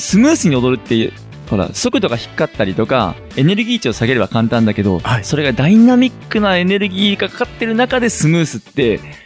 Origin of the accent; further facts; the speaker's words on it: Kyushu, Japan; born there; なんか九州、はい、僕は九州生まれなんですけど